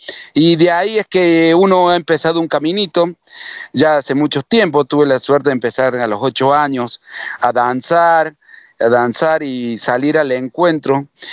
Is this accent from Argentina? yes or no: yes; Villa del Dique, Córdoba, Argentina; mi pueblo, un pueblo pequeño, Villa del Dique, de 4.000 habitantes